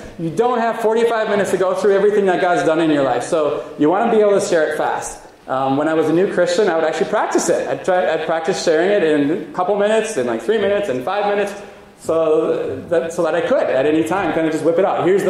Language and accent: English; United States; It didn't matter that we grew up in America